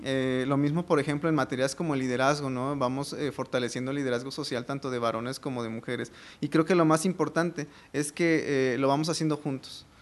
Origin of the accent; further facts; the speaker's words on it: Cuetzalan, Puebla, Mexico; yo soy de Cuetzalan y mi primer acercamiento con las masculinidades también ha sido a través del feminismo